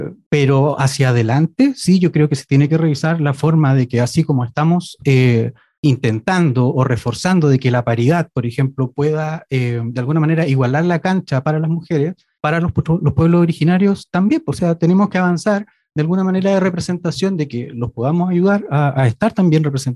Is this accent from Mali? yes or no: no; north, Chile; yo crecí en el norte, ¿cierto? Tú decías, yo nací en Iquique, viví muchos años en Arica